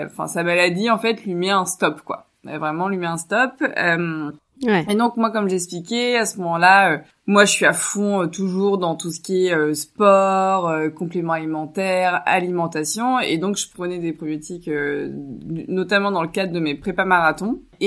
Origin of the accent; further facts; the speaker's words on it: Chinon, Centre-Val de Loire, France; J'ai grandi à Chinon, en Indre-et-Loire